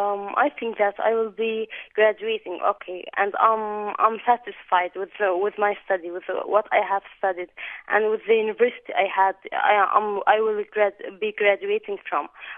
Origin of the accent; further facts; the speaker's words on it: Ramallah, West Bank, Palestine; English is a second language; now in Bethlehem, Palestine; because I'm from Ramallah, as you said before, and I'm living in Bethlehem.